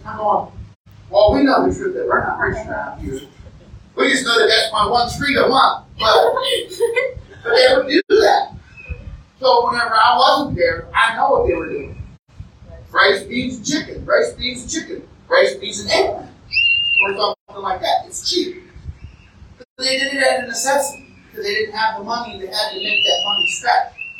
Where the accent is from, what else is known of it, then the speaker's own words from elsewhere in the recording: United States; And I'd never gone there because I'm an American.